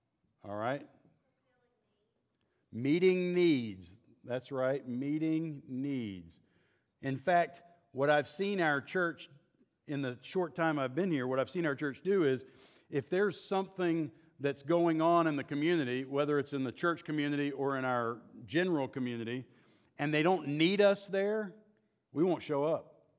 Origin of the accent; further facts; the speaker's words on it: the South, United States; Now, I would say we're from the South, most of us.